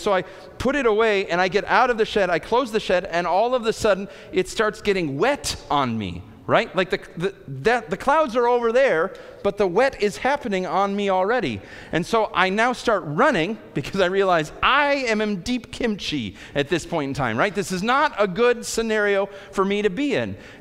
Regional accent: Midwest, United States; I grew up in the Midwest. We also have storms there.

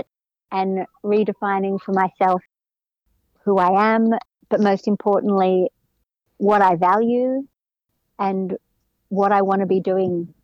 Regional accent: Melbourne, Victoria, Australia; I grew up in Melbourne, in the suburbs.

